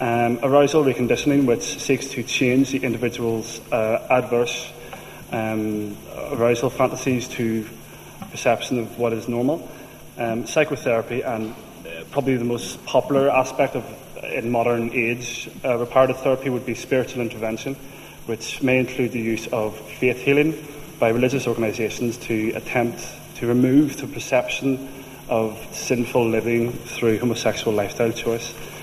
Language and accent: English; Northern Ireland, United Kingdom; as a young LGBT individual, born and raised in Northern Ireland